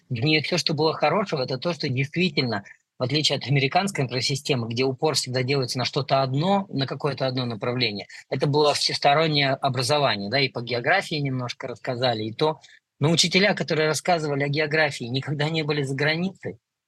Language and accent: Russian; Russia; я вырос на Байкале